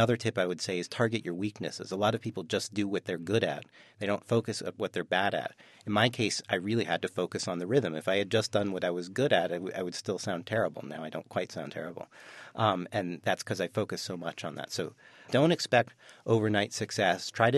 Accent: Baltimore, Maryland, United States; And I went to my hometown in Baltimore.

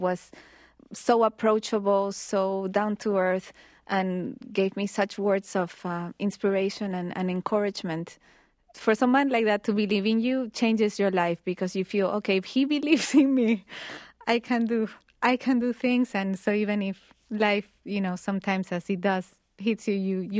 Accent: Venezuela; now in United States; My father is Venezuelan. I'm Venezuelan American. I have both citizenships.

